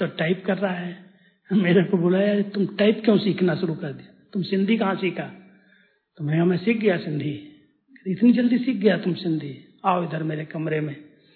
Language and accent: Hindi; Uttar Pradesh, India; moved away; क्योंकि मैं यूपी से आया था